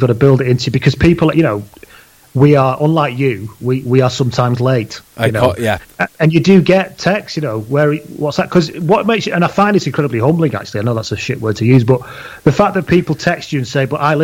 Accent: Leigh, North West England, United Kingdom; I grew up in Lee in Lancashire, huge Lee rugby league fan.

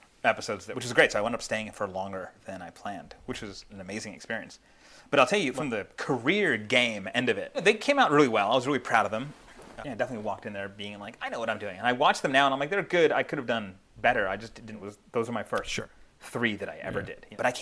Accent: Philadelphia, Pennsylvania, United States; I mean, look, I'm from Philadelphia, so I'm not, like, I grew up here.

